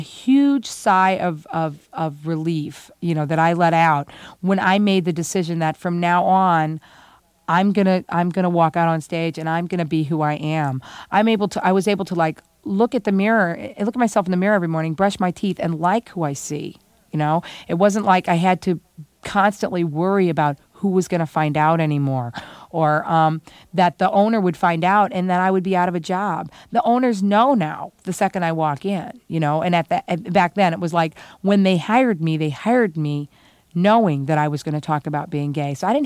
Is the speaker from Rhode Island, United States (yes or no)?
no; Belleville, Illinois, United States; I grew up in a little town that has been surrounded by an information-proof shield since about 1958, okay? And that's Belleville, Illinois.